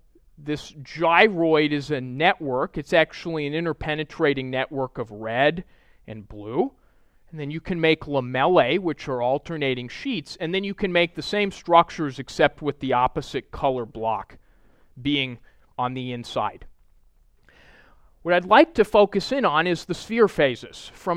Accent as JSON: {"language": "English", "region": "Minnesota", "country": "United States", "lives_now": "Santa Barbara, United States", "said": "I'm from Minnesota, and the temperature swings a lot more than it does here"}